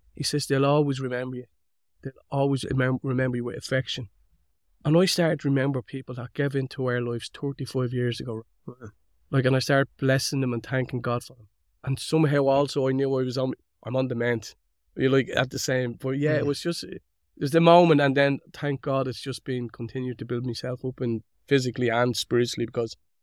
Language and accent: English; Dublin, Leinster, Ireland; we grew up in Dublin in a little family. We had 10 boys and 4 girls, and I was second last on the food chain.